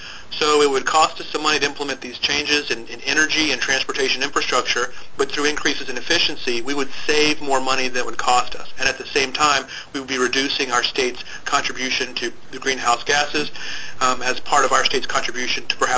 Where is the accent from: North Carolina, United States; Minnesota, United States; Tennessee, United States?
North Carolina, United States; Wilmington; I'm a Wilmington native. I grew up in Wilmington, and I've been teaching at UNC Wilmington for the last 11 years.